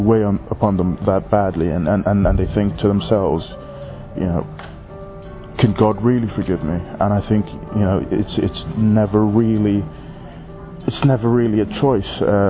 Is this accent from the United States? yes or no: no; Ireland; I'm 21 and I'm from Ireland.